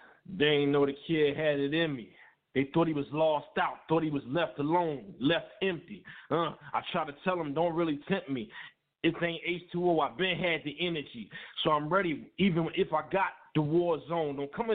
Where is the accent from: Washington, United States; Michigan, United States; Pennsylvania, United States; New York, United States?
Pennsylvania, United States; Philadelphia; also born or lived in Delaware; now in New Jersey, United States; I was born in Delaware, raised in Philadelphia, Pennsylvania, which is North Philly